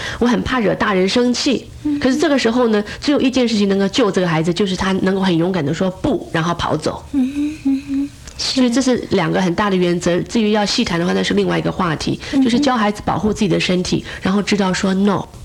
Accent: China; 因为我们中国人谈到性这个字，我们有很多的忌讳

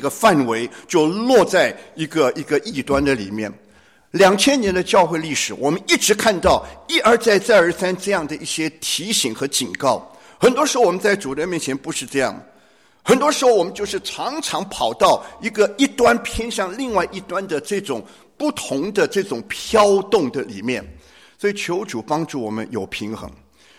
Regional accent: Taiwan; moved away as an adult; now in United States; 1977年我们全家从台湾搬到美国。

